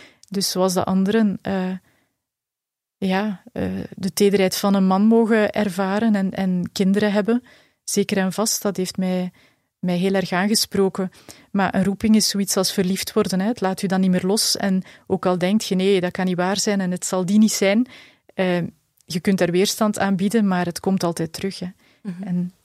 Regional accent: Halle, Flemish Brabant, Belgium; born there; Ik ben geboren in Halle en ik woon in het Pajottenland, in Galmaarden.

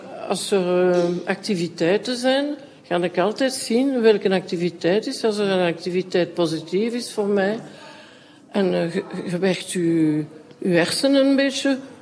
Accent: Brussels, Belgium; first language French; Dutch is a second language; Goed, tweetalig. Ik ben echt een Brusselaar. Soms gehoort toch een beetje dat ik Franstalig ben, hè.

